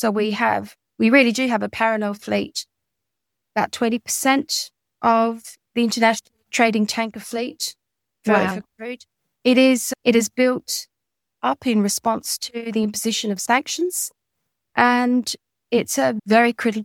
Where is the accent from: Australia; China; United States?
Australia; moved away as an adult; now in London, United Kingdom; You probably tell I'm Australian and I came out here 20 years ago to work with just all the opportunities that were here in London.